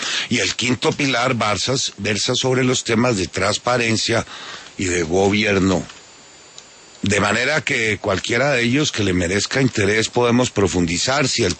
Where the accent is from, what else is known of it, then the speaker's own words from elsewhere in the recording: Bogotá, Colombia; Yo pasaba mi niñez en Niza, en Kennedy, en la verdadera realidad nacional